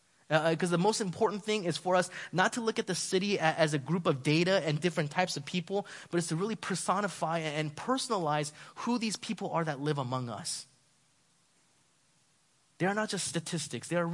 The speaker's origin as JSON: {"language": "English", "town": "Los Angeles", "region": "California", "country": "United States", "said": "I come from Los Angeles. We're all expert drivers."}